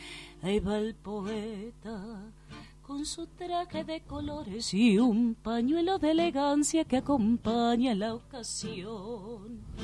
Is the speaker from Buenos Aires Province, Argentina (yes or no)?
yes; Florencio Varela, Buenos Aires Province, Argentina; now in Buenos Aires, Argentina; yo soy de Florencio Varela, del conurbano bonaerense. Soy profe, docente allá, también en la Casa de la Cultura.